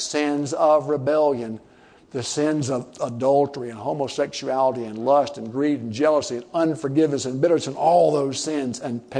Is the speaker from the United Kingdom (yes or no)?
no; United States; not because I'm Baptist, not because I'm American, not because I speak English